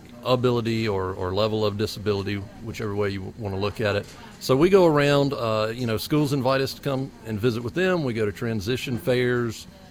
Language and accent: English; Rock Hill, South Carolina, United States; I'm born and raised in Rock Hill, been here my whole life, graduated from Winthrop